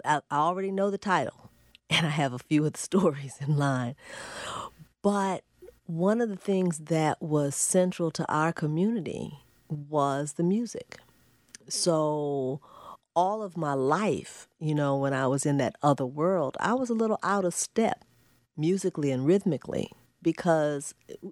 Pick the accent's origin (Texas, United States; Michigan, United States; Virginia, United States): Virginia, United States; I grew up in Virginia. So when I was 5 years old, I found out by chance that I was going to desegregate the parochial school in my hometown.